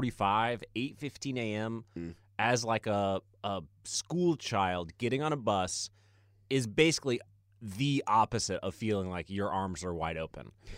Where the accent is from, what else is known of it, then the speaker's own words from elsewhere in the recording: Southern United States, United States; I will say … for me, growing up in the South, you kind of have a spine tingler, a radio spine tingler